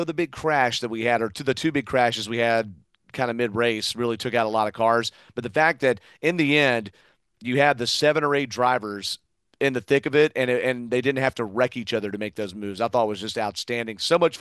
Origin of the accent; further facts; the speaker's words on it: Atlanta, Georgia, United States; And I'm biased. Maybe I'm from Atlanta